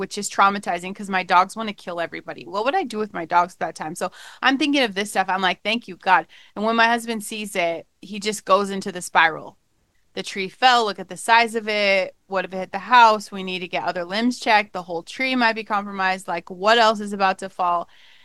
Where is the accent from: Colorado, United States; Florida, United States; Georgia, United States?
Colorado, United States; now in Michigan, United States; If you guys don't know anything about Michigan, because I'm from Colorado, so it's kind of a desert, right?